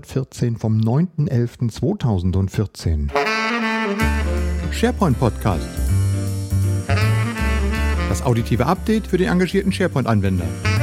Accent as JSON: {"language": "German", "region": "Berlin", "country": "Germany", "tie": "born there", "said": "ich als geborener Berliner habe das alles mitgemacht."}